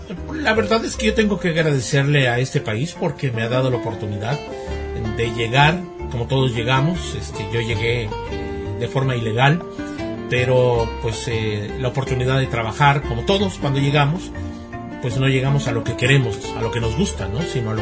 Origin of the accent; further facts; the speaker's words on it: Mexico; also born or lived in Mexico City; ahí en mi pueblo no había más que hasta tercero de primaria, estudié hasta tercero de primaria, de ahí me llevaron a la ciudad